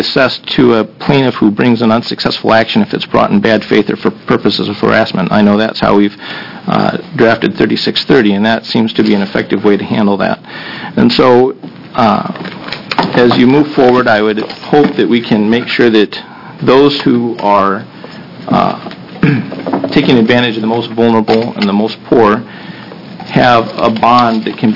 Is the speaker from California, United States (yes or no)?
no; Ohio, United States; I know that I grew up in Ohio, and I'm a product of the Ohio public school system, so I can blame it all on that.